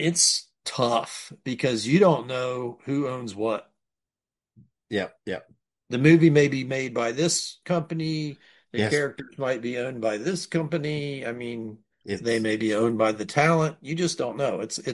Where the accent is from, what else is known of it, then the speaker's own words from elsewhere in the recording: Marietta, United States; It's Marietta Monster Mash in my hometown.